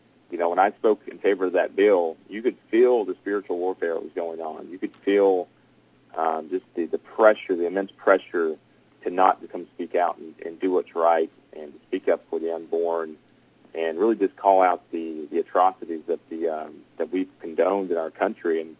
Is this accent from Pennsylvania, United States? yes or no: no; Georgia, United States; Yeah, I'm one of five siblings. We grew up in Northeast Georgia in the mountains. My parents lived up here when I was about 6 years old. So I'm 31 now, so about 25 years I've lived up in the mountains up here.